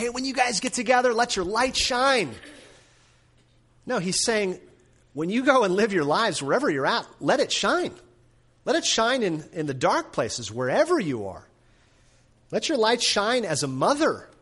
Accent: Minnesota, United States; I grew up, my brothers and I grew up in Minnesota. And we grew up in the country on a little sort of a hobby farm.

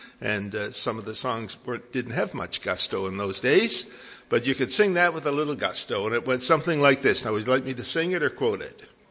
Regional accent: Toronto, Ontario, Canada; When I was a young fella growing up in Toronto in our assembly

